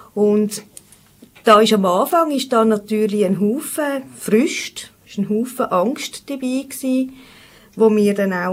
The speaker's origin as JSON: {"language": "German", "region": "Zurich", "country": "Switzerland", "said": "ich komme aus Zürich. Ich bin 43 Jahre alt"}